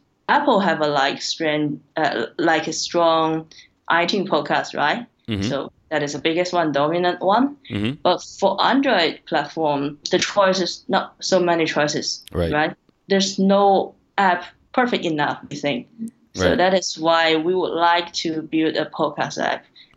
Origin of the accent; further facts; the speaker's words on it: Tianjin, China; I'm from Tianjin, the city nearby Beijing.